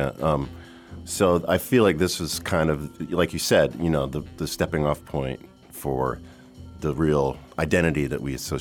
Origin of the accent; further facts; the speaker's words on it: Oregon, United States; also born or lived in Ohio; I grew up in Oregon, but I went to school in Ohio.